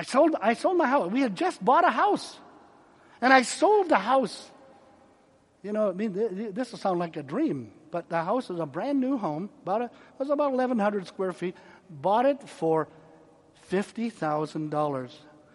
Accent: Canada; I'm a Canadian. I don't vote.

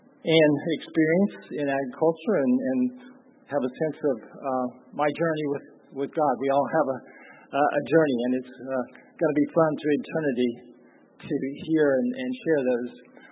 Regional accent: Appalachia, United States; And my father had a vision for making a living with trees in Appalachia. So I'm from the Appalachian Mountain region. I guess I'm what you would call Scotch Irish.

